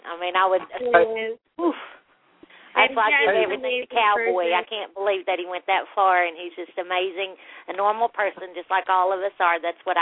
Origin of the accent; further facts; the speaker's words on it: Kentucky, United States; I'm from Eastern Kentucky. We touched West Virginia.